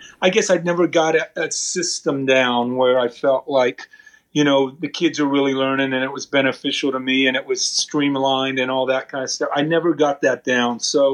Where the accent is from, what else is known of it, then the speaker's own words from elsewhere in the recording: San Antonio, Texas, United States; But I grew up in South Texas, in San Antonio, and I started playing country music when I was a senior in high school.